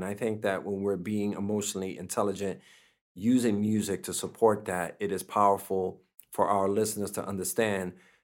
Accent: New York City, New York, United States; I remember growing up in Harlem and Washington Heights, we will play stickball, we'll play Skellies and Ringolivia and all these games.

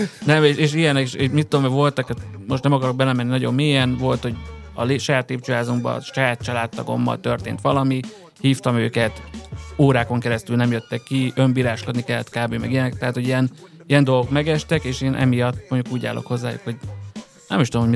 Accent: Miskolc, Borsod-Abaúj-Zemplén, Hungary; én Miskolcon nőttem fel, nagyjából 100-szor igazoltattak Miskolcon tini koromban.

